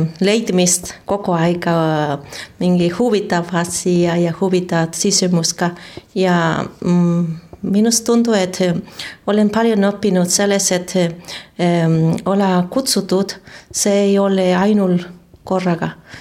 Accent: Mexico; Estonian is a second language; now in Estonia; Mine olen Mehikost pärit.

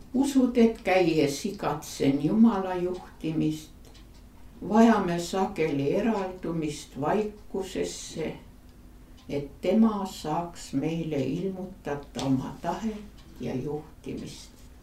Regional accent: Konguta, Tartu County, Estonia; Elasin ja kasvasin Tartu maal väike Konguta mõisas

